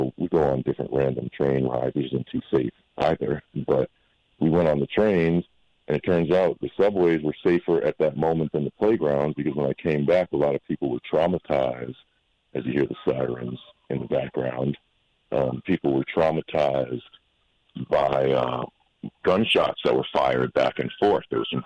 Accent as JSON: {"language": "English", "region": "New York", "country": "United States", "tie": "born or raised there", "said": "I mean, I've always, you know, been a New Yorker. I was born and raised in New York."}